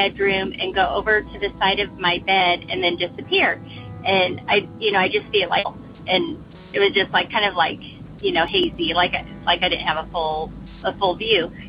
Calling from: Virginia, United States; also born or lived in California; I'm calling from Southwestern Virginia.

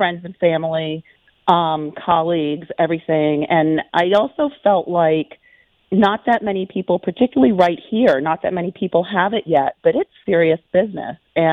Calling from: Leesburg, Virginia, United States; from Leesburg, Virginia.

